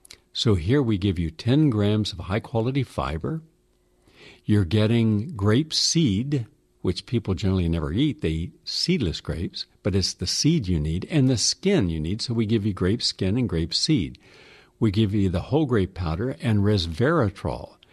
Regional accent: the South, United States; Collard greens, something I ate growing up in the South, not in the North. They don't have it up here or in the West, but down South they do.

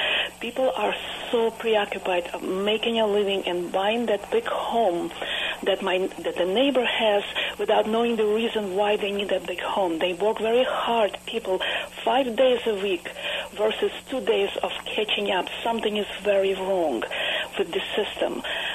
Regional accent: Ukraine; I grew up in Ukraine. We were not rich. My family, our middle-class family

